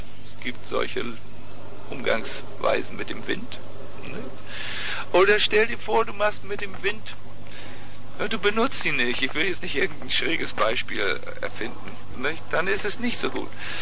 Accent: Germany; born there; Ich bin ja auch in Deutschland geboren worden.

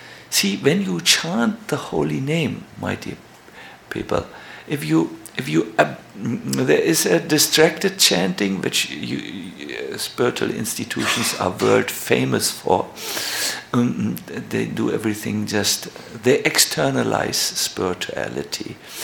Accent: Hamburg, Germany; born there; English is a second language; I was born in Hamburg, and in Hamburg a phenomena started.

